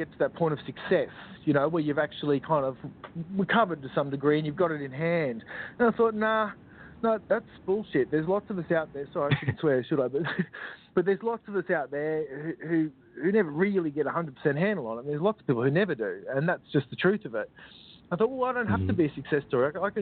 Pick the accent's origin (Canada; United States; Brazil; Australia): Australia; Brisbane, Queensland; now in Sydney, Australia; so she was from Sydney, but I was from Brisbane, so I had no support network, no family.